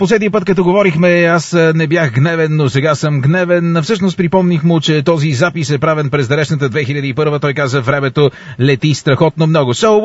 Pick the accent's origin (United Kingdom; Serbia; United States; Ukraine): United Kingdom; England; не толкова защото аз съм англичанин или защото просто нямам какво друго да го питам